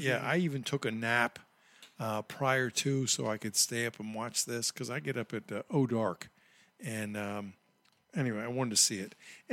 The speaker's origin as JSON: {"language": "English", "country": "United States", "said": "I'm, you know, I'm an American, man."}